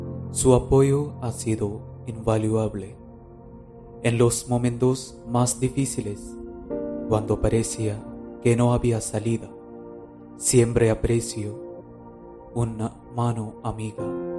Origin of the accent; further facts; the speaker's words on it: India; En mi país, India, atraviesa momentos complejos